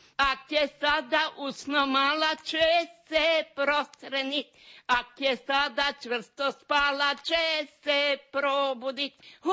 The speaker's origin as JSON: {"language": "Croatian", "town": "Hrženica", "region": "Varaždin County", "country": "Croatia", "tie": "born or raised there", "lives_now": "Zagreb, Croatia", "said": "Ludbreg mi je općina i Kotar. A županja mi je Varaždinska, a selo mi je bilo Hrženica. Udala sam se u selo. Treća godina smo išli obe dva u Zagreb."}